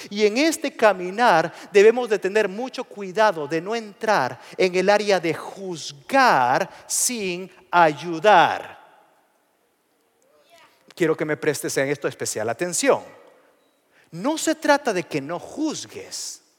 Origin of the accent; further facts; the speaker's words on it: El Salvador; Estando en mi país, El Salvador, fuimos a la casa de una tía.